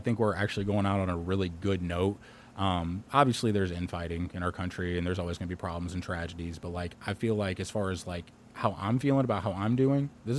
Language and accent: English; St. Louis, Missouri, United States; Well, I was born on the Hill. I love everything about South St. Louis.